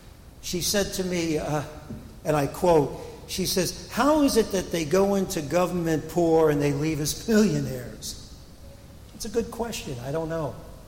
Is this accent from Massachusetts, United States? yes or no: no; Brooklyn, New York, United States; You know, as a kid growing up in Brooklyn, I remember there was a corner deli.